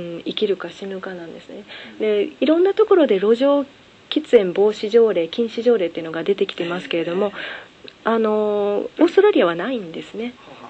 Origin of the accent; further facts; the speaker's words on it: Ehime, Japan; いや、愛媛も偉そうなことは言えないですね。